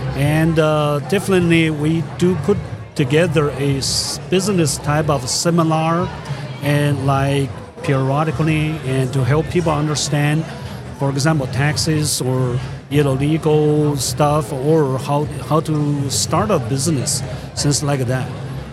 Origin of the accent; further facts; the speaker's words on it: China; English is a second language; now in United States; I'm from mainland China. Okay. Southwest of China.